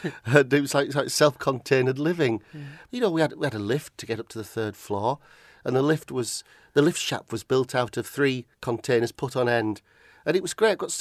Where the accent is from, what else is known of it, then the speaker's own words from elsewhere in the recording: Barrow-in-Furness, North West England, United Kingdom; also born or lived in Aberdeenshire, Scotland; And I was born and brought up in Barrow. And about 5 years ago, I lived in the Highlands for many years in Aberdeenshire.